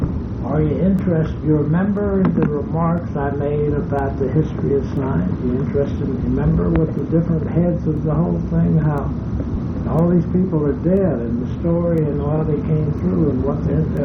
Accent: Chattanooga, Tennessee, United States; born there; and then married my father in Chattanooga, Tennessee, and I was born in Chattanooga in 1912.

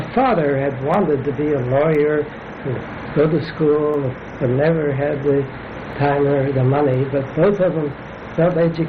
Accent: Youngstown, Ohio, United States; moved away; also born or lived in St. Louis; And I was born in St. Louis, but they moved, I think before I was 1 year old, to Youngstown, Ohio.

